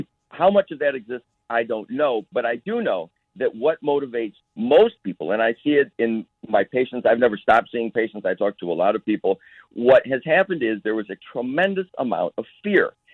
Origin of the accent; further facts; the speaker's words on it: Wilmette, Illinois, United States; now in Winnetka, United States; I grew up in Wilmette. I live in Winnetka now.